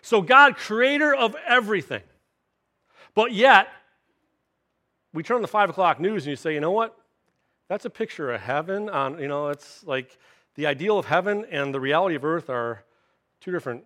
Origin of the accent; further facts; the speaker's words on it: Michigan, United States; I was born and raised here on the East Side, hence the name the East Side Vineyard, and I was born and raised in the Catholic Church as well.